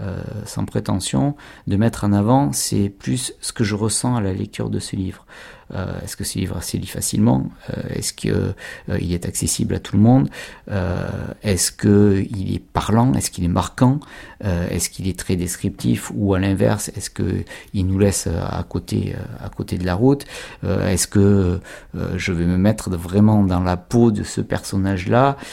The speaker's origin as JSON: {"language": "French", "town": "Bordeaux", "region": "Nouvelle-Aquitaine", "country": "France", "said": "je suis bordelais"}